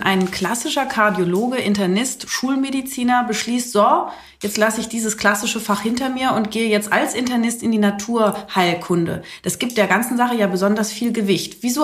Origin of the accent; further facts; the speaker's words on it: Berlin, Germany; Wir sind ja beide aus Berlin